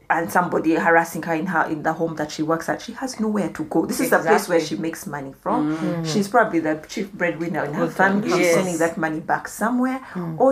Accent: Uganda; Growing up in Uganda

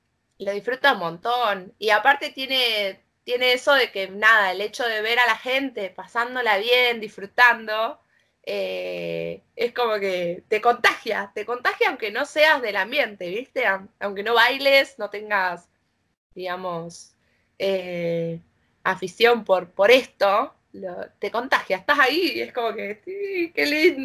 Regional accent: La Plata, Buenos Aires Province, Argentina; La Plata, que es la ciudad de donde soy yo.

